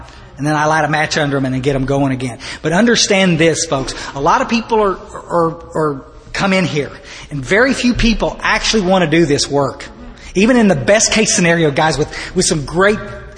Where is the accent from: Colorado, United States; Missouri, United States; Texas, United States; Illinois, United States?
Texas, United States; Ingram; Now I come from Ingram, Texas. Buddies, Ingram, Texas. Like, I mean, it is country with a K.